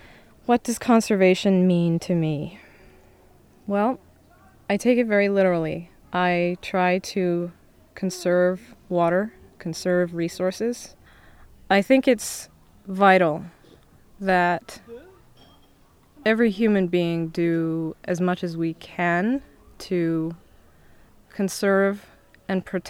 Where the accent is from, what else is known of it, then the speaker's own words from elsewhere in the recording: Berkeley, California, United States; I'm from Berkeley, California.